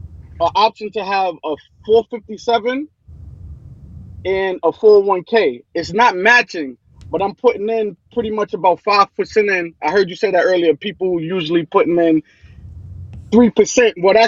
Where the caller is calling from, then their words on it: New York, United States; How you doing? I'm calling from New York.